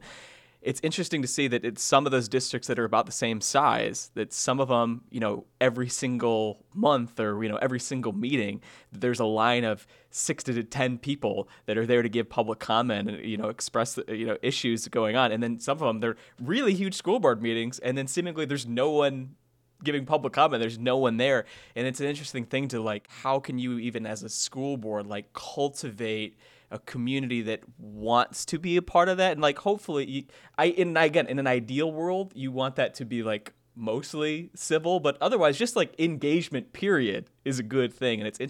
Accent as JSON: {"language": "English", "town": "Sandwich", "country": "United States", "tie": "born or raised there", "said": "I grew up in Sandwich."}